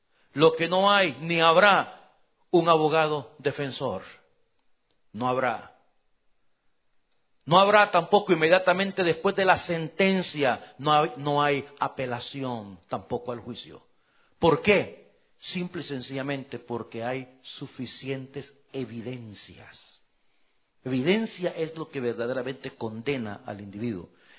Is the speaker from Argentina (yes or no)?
no; El Salvador; Como buen salvadoreño